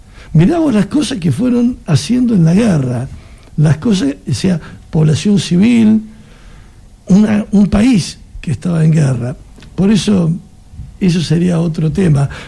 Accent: Ituzaingó, Buenos Aires Province, Argentina; also born or lived in Morón; Nací en Morón y fui criado en Ituzaingó.

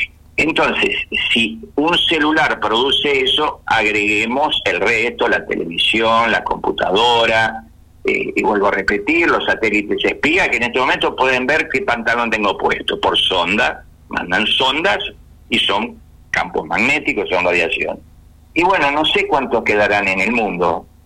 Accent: Argentina; moved away; Soy argentino, entonces me atacan, por eso me tuve que ir a otros países.

